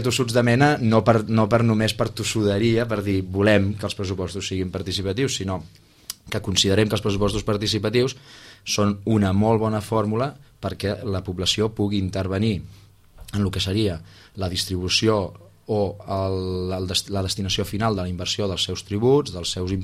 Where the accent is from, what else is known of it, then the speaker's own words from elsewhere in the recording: Sitges, Catalonia, Spain; amb un sentiment de responsabilitat absoluta cap al meu poble, que Sitges també.